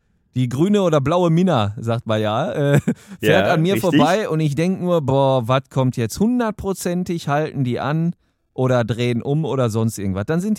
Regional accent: North Rhine-Westphalia, Germany

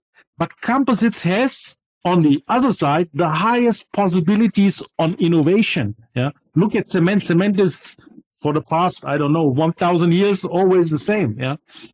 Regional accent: Kulmbach, Bavaria, Germany; born there; English is a second language; I don't know if you know that I was born in Kulmbach, Germany, and Kulmbach is the mecca of beers

